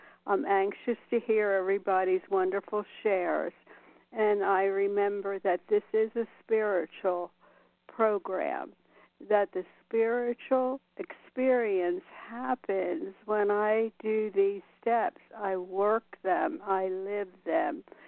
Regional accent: Nevada, United States; I'm from Nevada and recovered there by the grace and mercy and love of God.

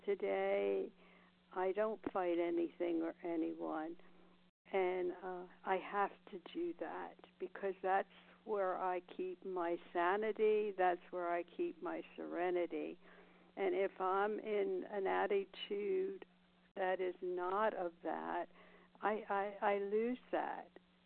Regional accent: Las Vegas, Nevada, United States; I'm from Las Vegas, a recovered compulsive overeater.

